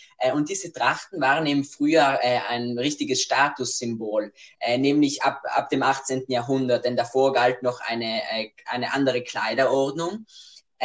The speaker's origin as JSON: {"language": "German", "region": "Trentino-Alto Adige", "country": "Italy", "said": "über die verschiedenen Traditionen da bei uns in Südtirol reden"}